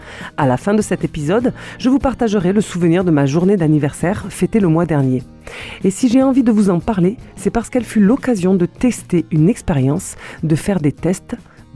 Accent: Toulouse, Occitanie, France; accent: Toulouse; vous aurez cette phrase dans votre tête avec ma voix et avec mon accent toulousain.

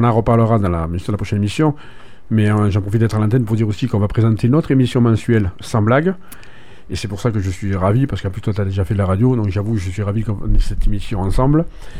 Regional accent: Figeac, Occitanie, France; moi je suis on va dire un local, hein, je suis comme la radio, je suis né à Figeac, donc je ne dirais pas l'âge, mais il y a pas mal de temps de ça.

